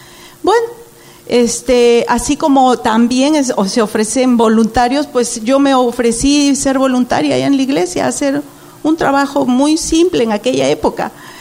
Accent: Peru; Y así fue que llego al Perú y entonces comienzo una nueva etapa en mi vida, en mi país.

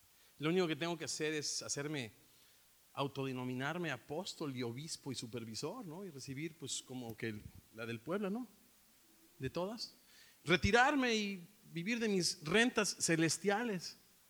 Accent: Mexico; moved away as an adult; now in United States; Pasan 10 años, 9 años de que nos venimos de México y dejamos las escuelas que habíamos plantado

